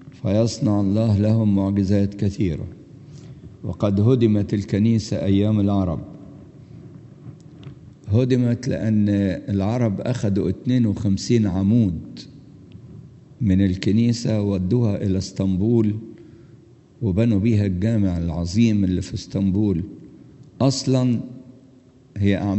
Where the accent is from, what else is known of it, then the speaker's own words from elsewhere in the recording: Alexandria, Alexandria Governorate, Egypt; إحنا عندنا في اسكندرية جزء من جسد ماري مرقس الكاروز في الكاتدرائية الكبيرة في الاسكندرية